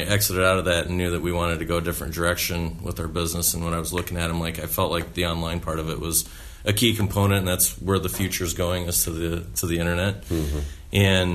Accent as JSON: {"language": "English", "town": "Chicago", "region": "Illinois", "country": "United States", "said": "from Chicago, and we have transitioned into basically a lead generation company."}